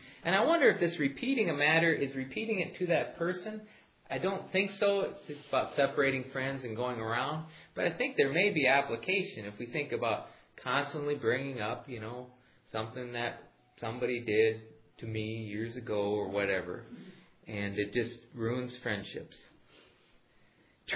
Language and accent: English; Minnesota, United States; You know, you got cattails growing in the ditches all over the place, and that's more like I grew up in Minnesota.